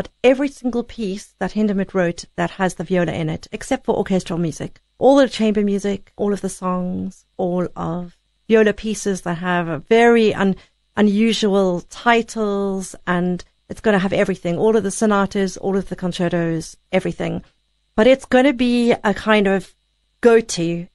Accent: South Africa; And I am South African, but I absolutely appreciate what Lionel Tertius has done for my instrument.

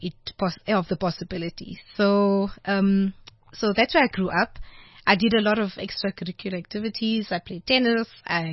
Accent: Benoni, Gauteng, South Africa; still live there. My family still lives in Benoni, my immediate family.

